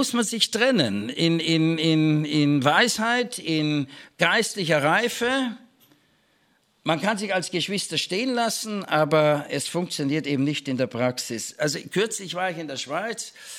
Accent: Austria; entschuldigt, wenn ich das als Österreicher

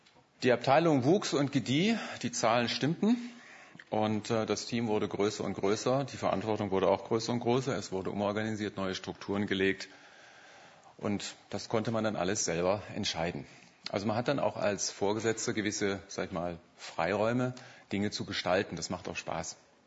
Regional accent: Stuttgart, Baden-Württemberg, Germany; Ich komme hier aus Stuttgart, zur Ludwig-Hofacke-Gemeinde.

